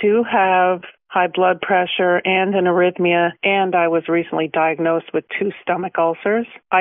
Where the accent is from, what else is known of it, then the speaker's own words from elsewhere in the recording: Monroe, New York, United States; Hi, Dr. Hoffman. … I'm from Monroe, New York.